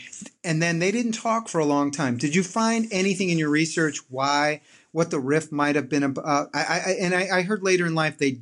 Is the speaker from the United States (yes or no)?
yes; Chicago, Illinois, United States; But I was exposed to Second City when I was in high school because I grew up in Chicago, and it was an institution here.